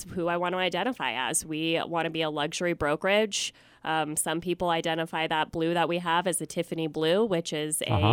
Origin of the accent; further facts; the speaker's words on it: Durango, Colorado, United States; being born and raised here, this has been absolutely one of the weirdest winter to summer to wi